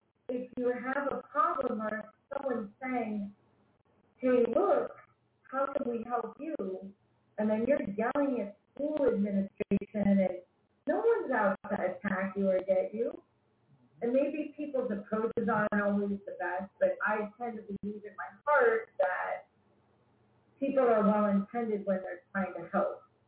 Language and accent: English; Crete, Greece; Most of us growing up in Crete, you know, we were exposed to things and exposed to different types of people.